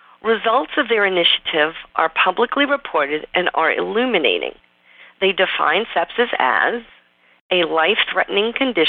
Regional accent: New York, United States; accent: New York; people from the state where I grew up, if you can't tell from my accent, New York

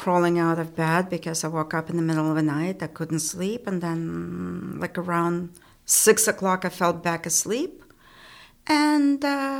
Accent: Kyiv, Ukraine; also born or lived in Dallas / Austin; now in United States; As a child, I'm from Kiev.

